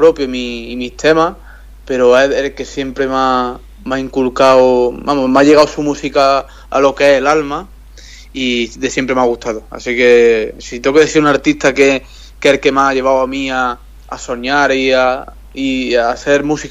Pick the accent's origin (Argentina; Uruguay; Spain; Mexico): Spain; Jaén, Andalusia; lo de mi tierra, Andalucía, de Jaén